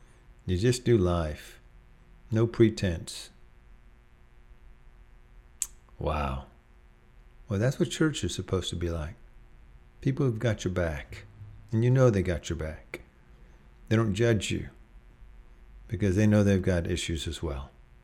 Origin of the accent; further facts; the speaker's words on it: Austin, Texas, United States; I grew up in Austin, Texas, and my parents, they were wonderful folks.